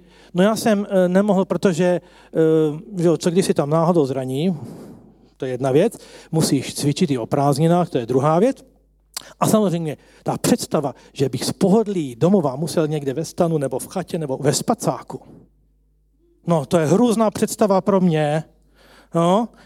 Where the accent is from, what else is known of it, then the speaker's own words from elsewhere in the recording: southern Slovakia, Slovakia; Jelikož já jsem z Jižního Slovenska, pocházím z Jižního Slovenska, to byla jediná škola v Československu, takže 550 km od domova